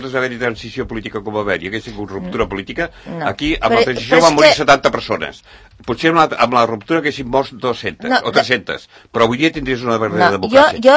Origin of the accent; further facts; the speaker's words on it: Catalonia, Spain; soc català